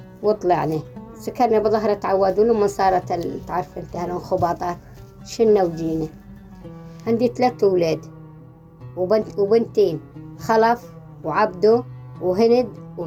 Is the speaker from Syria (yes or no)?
yes; Aleppo Governorate, Syria; يعني اصلا كنا ساكنين ضيعتنا اسمها المغبله، يعني انا بنت ضيعه يعني غريبه على حلب، يعني طلعنا من الضيعه